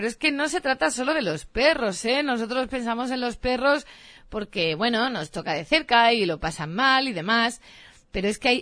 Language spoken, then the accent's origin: Spanish; Barcelona, Catalonia, Spain; Yo soy de Barcelona, estamos teniendo unos días horribles